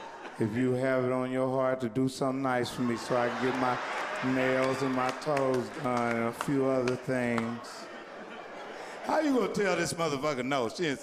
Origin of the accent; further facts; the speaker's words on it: Indianapolis, Indiana, United States; Yeah, man, I grew up in Indianapolis, you know what I mean? Busting fire hydrants and shit. Going to free lunch programs at school 48.